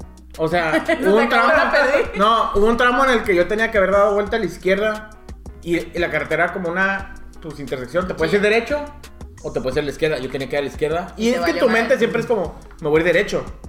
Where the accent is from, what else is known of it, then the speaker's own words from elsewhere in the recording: La Paz, Baja California Sur, Mexico; vi a mi familia, conocí mucho, reencontré lugares que hace mucho que no veía. Fui a La Paz, a mi pueblo, ahí a mi terruño.